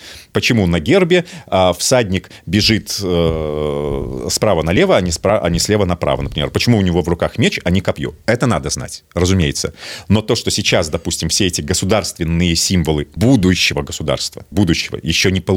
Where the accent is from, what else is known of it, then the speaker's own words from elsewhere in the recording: Belarus; да, мы белорусы.